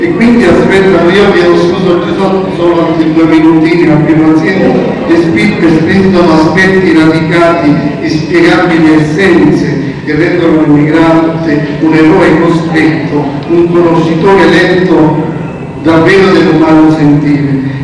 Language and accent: Italian; Abruzzo, Italy; io vengo dalla terra d'Abruzzo